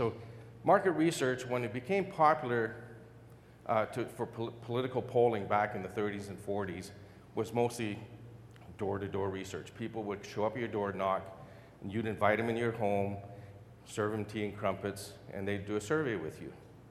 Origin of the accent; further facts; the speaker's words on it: Canada; I'm from Canada, eh?